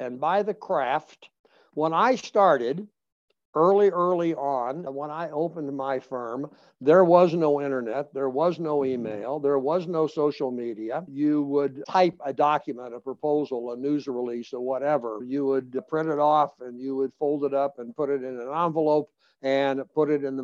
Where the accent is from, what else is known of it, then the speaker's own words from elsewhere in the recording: Colorado, United States; I was raised here in Colorado.